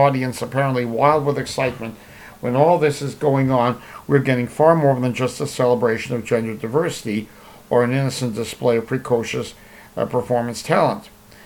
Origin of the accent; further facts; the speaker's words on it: Canada; As a Canadian citizen who pays taxes that support the CBC